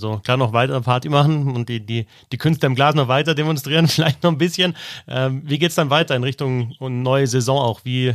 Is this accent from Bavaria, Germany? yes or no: yes; Bavaria, Germany; das Meer ist eigentlich viel schöner als die Berge und die Seen da bei uns in Bayern